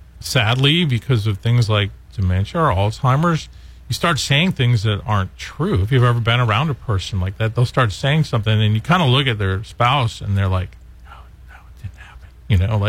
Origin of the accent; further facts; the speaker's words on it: Scranton, Pennsylvania, United States; So, near Scranton. You know. Scranton. Wow. I grew up in Scranton.